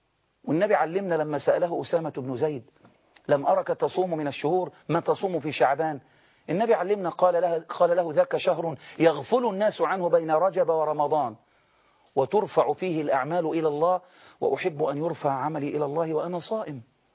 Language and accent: Arabic; Egypt; احنا مصريين عايشين معاكم